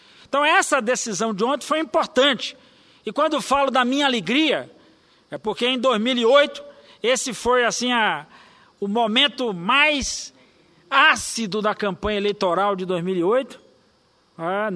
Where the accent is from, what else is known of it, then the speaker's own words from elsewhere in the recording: Salvador, Bahia, Brazil; já nasci em Salvador, mas meus irmãos nasceram na roça. Então, portanto, eu já nasci no trem, porque quando eu nasci, meu pai já era ferroviário. Então, portanto, eu já nasci no subúrbio ferroviário.